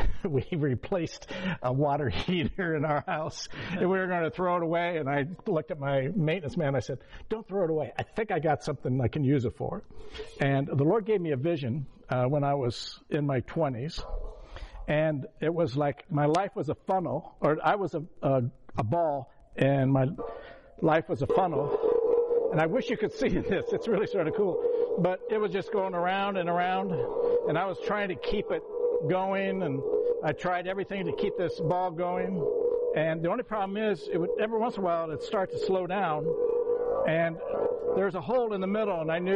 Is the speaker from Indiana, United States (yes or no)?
yes; Fort Wayne, Indiana, United States; born there; also born or lived in Colorado / Los Angeles; I just moved from, you know, from, I was born in Fort Wayne, but I cut them off, and I moved to Colorado, and then I moved to Los Angeles, or south of LA.